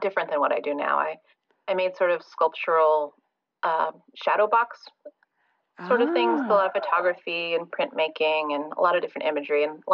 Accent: Idaho, United States; also born or lived in Montana / Portland; I grew up in Idaho and Montana. I was actually born in Portland, but I don't really remember my Oregon years. I was pretty young, but mostly Idaho and Montana, pretty rural areas usually.

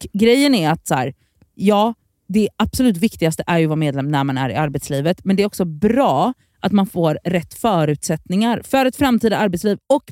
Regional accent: Gothenburg, Västra Götaland County, Sweden; det var ganska nära från Biskop där jag växte upp till Backaplan.

